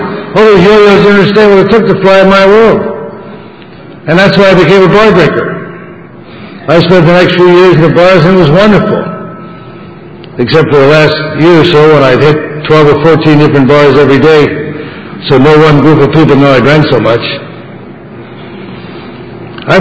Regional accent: New Jersey, United States; I was born and raised in New Jersey, went to school in Philadelphia, came to California cadets.

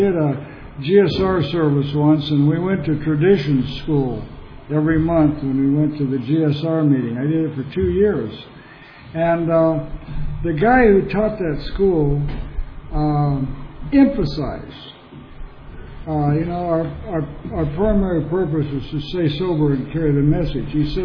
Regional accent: Long Beach, California, United States; born there; well, I was born in Long Beach because she left Porterville

